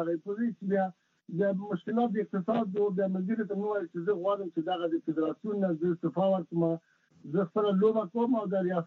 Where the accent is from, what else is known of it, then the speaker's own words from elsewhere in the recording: Logar, Afghanistan; مونږ اصلا د لوګر د سر